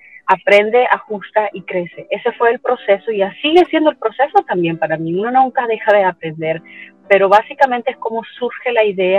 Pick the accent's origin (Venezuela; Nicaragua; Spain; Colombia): Nicaragua; moved away as an adult; now in United States; nos casamos en mi país de origen, en Nicaragua.